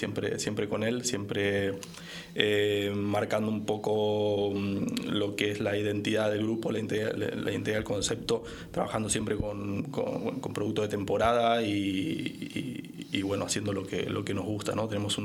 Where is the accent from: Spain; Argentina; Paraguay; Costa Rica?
Argentina; moved away; yo soy de Argentina, ¿no? Vivo aquí hace...